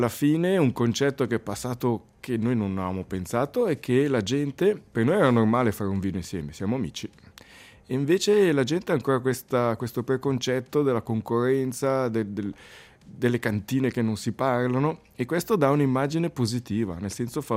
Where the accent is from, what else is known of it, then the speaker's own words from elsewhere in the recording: Ticino, Switzerland; Siamo ticinesi, siamo in quattro, facciamo il vino.